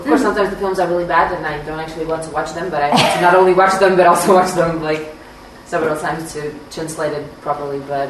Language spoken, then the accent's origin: English; Riga, Latvia; English is a second language; I'm from Latvia, Riga.